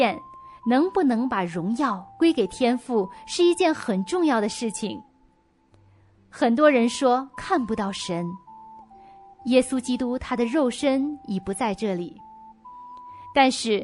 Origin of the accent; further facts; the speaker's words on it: Beijing, China; born there; 因为我本人是1979年出生在北京协和医院。